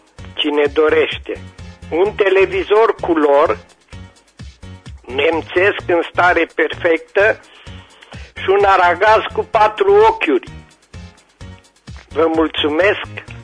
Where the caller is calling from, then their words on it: Sacu, Caraș-Severin, Romania; sunt din Sacu, numărul 86